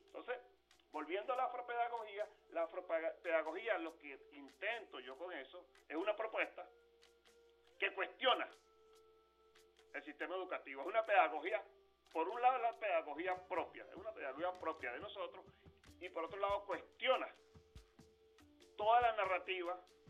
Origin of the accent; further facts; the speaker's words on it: Chuao, Aragua, Venezuela; En una fue mi pueblo de Chuao, se hizo en Barlovento